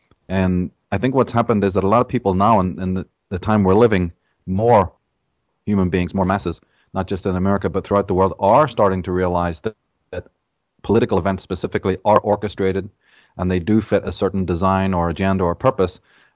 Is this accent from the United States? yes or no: no; Ireland; I'm from Ireland, and I've written on Atlantis, the origins of evil, and astrotheology